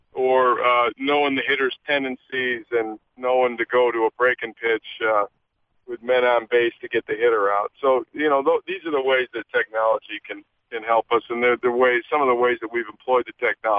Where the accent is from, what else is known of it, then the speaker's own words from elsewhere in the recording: Canada; Well, the I'm a Canadian, eh?